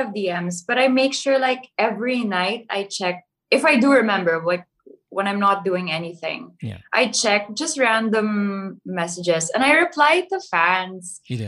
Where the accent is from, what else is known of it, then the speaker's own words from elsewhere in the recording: Baguio, Cordillera Administrative Region, Philippines; I grew up in Baguio, but then my family didn't really, you know, speak Tagalog at home. So recently lang ako, you know, I got better in Tagalog.